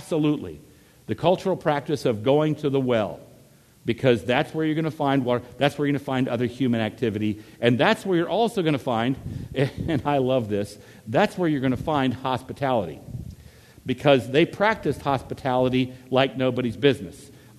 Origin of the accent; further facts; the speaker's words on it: Virginia, United States; also born or lived in Texas; I'm making reference to life growing up in Virginia and then Texas.